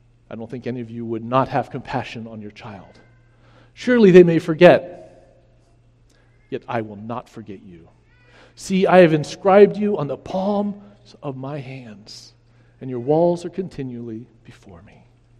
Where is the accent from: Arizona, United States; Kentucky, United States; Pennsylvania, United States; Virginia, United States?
Virginia, United States; I grew up in Virginia.